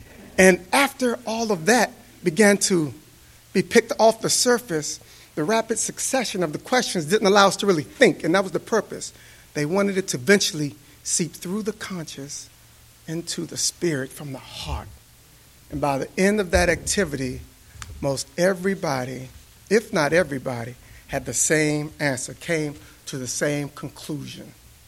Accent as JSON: {"language": "English", "town": "Washington", "region": "District of Columbia", "country": "United States", "tie": "born or raised there", "also_born_or_lived": "Langley Park, Maryland", "said": "I grew up in Washington, D.C., Northwest, Southeast, Northeast, and did a short stint in Langley Park, Maryland."}